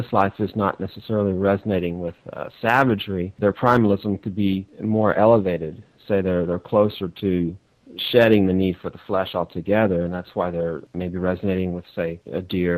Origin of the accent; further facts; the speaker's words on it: Pasadena, Texas, United States; You know, I grew up in and around Pasadena, Texas, which is where that movie, The Urban Cowboy, was filmed.